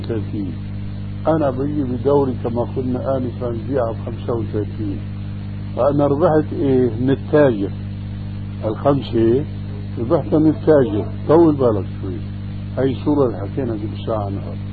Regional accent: Damascus, Damascus Governorate, Syria; يعني في حوادث بسيطة كانت تقع عندنا في دمشق

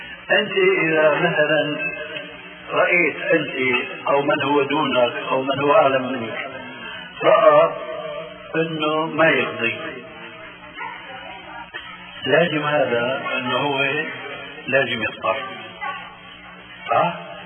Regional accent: Damascus, Damascus Governorate, Syria; كما يقولون عندنا في الشام

